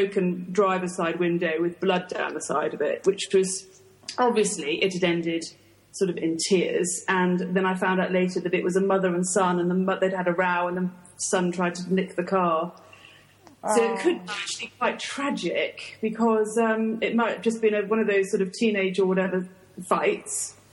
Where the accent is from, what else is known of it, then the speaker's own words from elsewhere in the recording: United Kingdom; I said, I'm British. I'm not used to shooting.